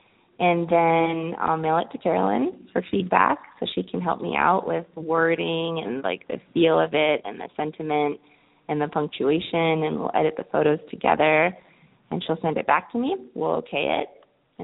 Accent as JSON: {"language": "English", "town": "Phoenix", "region": "Arizona", "country": "United States", "said": "I'm from Phoenix originally."}